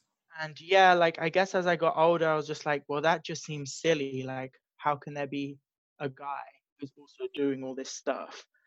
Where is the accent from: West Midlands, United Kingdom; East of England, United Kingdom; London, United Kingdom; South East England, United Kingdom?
London, United Kingdom; also born or lived in Sussex; I was born in East London. I grew up between London and Sussex, south of England, like very close to the city.